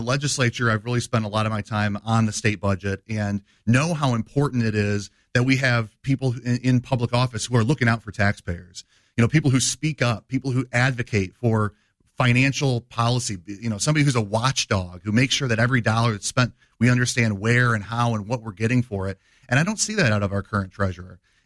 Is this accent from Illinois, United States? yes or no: yes; Dixon, Illinois, United States; Yeah, so born and raised in Dixon, Illinois.